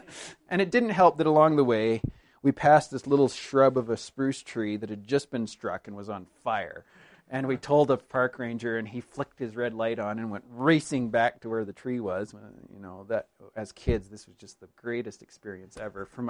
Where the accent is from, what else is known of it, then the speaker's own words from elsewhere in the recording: British Columbia, Canada; And I grew up on the Vancouver Island. The only exciting thing we ever have is earthquakes, and you can't prepare for those.